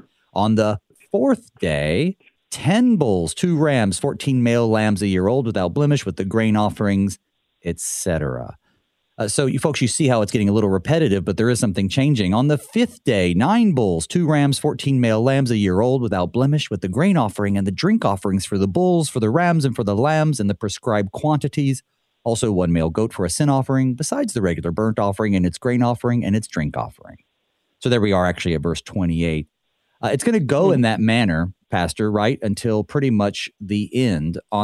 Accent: North Carolina, United States; now in Minnesota, United States; I grew up in Western North Carolina, pretty rural area, and we have tons of agriculture, but I didn't really grow up around the agriculture part. And so when I first moved to Minnesota, I was thrown right in.

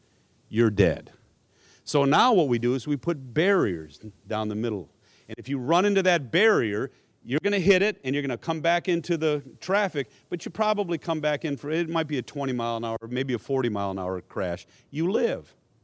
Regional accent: Finland; I'm from Finland. My grandparents are from Finland.

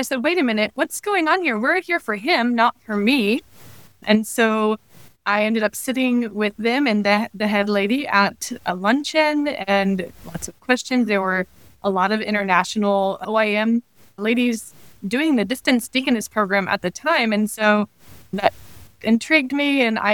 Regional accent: Oklahoma, United States; We're from Oklahoma originally, so that small town Oklahoma feeling where everybody knows everybody, that's kind of the feeling that I get.

